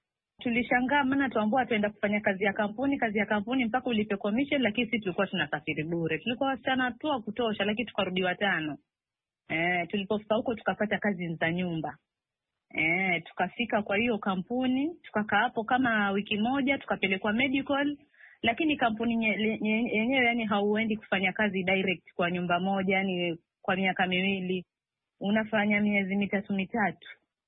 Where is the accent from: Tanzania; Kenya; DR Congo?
Kenya; moved away; mimi nilitoka Kenya